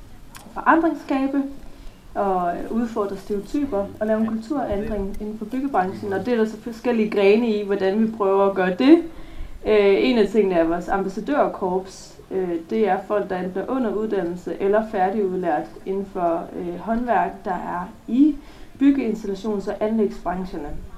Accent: Aarhus, Central Denmark Region, Denmark; Jeg kommer fra Aarhus og bor også i Aarhus nu

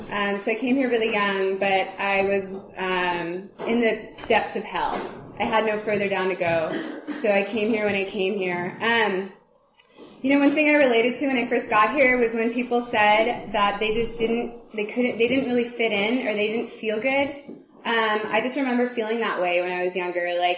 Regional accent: Palo Alto, California, United States; So I grew up in Palo Alto, like a fairly normal childhood.

